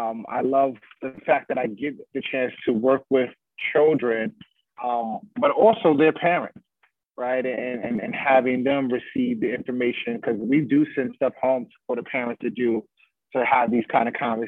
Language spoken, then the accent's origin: English; Bronx, New York, United States; My upbringing and growing up in Bronx River Projects, right?